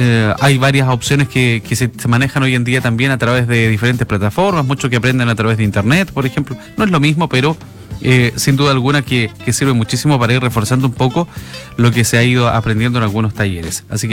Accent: Chile; Creo que dentro de las cosas fundamentales como chileno es aprender a bailar nuestro baile nacional.

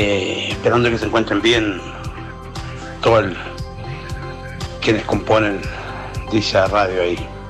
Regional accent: Chile; Yo soy de acá de Alto Las Trancas, una población nueva que se entregó en septiembre. Muy bonita por lo demás, muy hermosa

